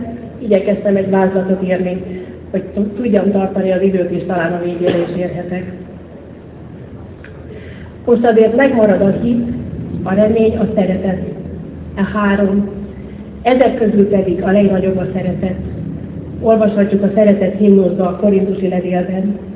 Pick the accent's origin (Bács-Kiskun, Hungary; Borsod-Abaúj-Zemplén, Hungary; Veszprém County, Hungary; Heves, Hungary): Veszprém County, Hungary; Várpalota; Várpalotán születtem 1956. augusztusában, iskoláimat is itt végeztem el.